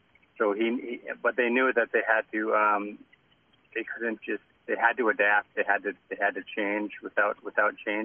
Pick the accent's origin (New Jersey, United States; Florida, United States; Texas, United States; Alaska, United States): Alaska, United States; And I'm Haida myself